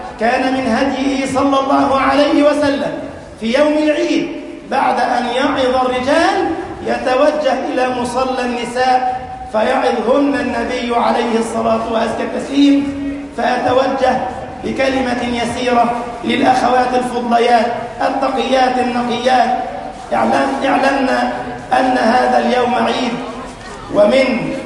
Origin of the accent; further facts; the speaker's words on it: Egypt; اللهم اجعل بلدنا مصر أمنا أمانا، سخاء رخاء، وسائر خير بلاد المسلمين